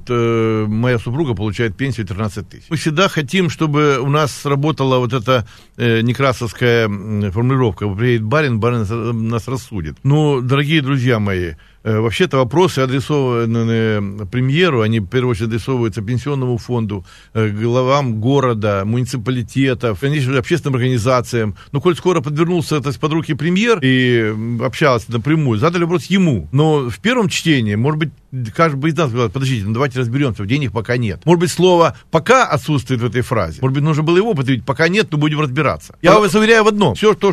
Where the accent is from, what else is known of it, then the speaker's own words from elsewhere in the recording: Sevastopol, Crimea, Ukraine; Я как крымчанин, как Севастополь, всегда говорю